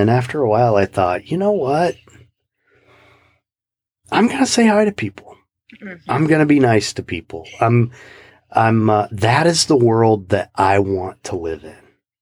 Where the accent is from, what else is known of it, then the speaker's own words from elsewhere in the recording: Midwest, United States; moved away; And, yeah, I grew up in the Midwest. I mean, people don't always talk to each other, but, you know, it's a lot different than here.